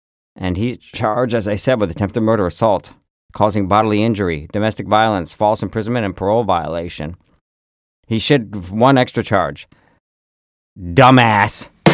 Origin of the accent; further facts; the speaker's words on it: Fayetteville, New York, United States; I'm from the Fayetteville Manlius area.